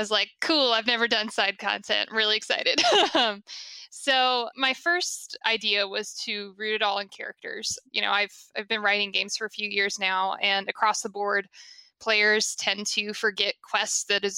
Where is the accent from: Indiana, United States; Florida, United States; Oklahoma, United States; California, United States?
Indiana, United States; moved away as an adult; also born or lived in Harlem, United States; The first place I moved after college when I left my home state of Indiana, the first place I lived was Harlem.